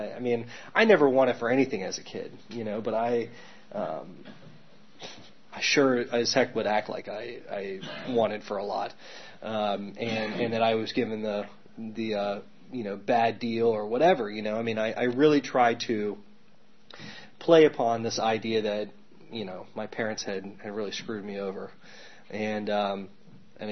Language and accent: English; the South, United States; You know, I grew up in the South.